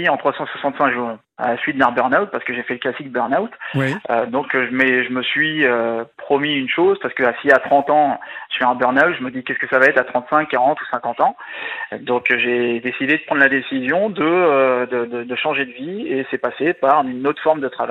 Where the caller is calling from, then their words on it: Île-de-France, France; Alors j'ai 37 ans et je suis des Yvelines, plus particulièrement d'à côté de Versailles.